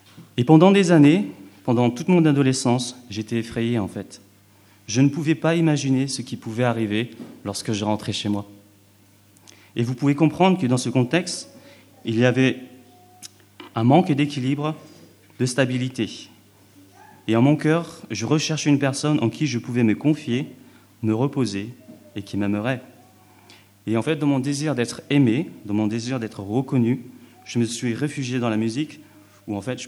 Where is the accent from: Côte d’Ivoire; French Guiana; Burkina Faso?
French Guiana; ayant passé en fait mon enfance en Guyane française, j'ai vécu dans un village au milieu de la nature, la jungle.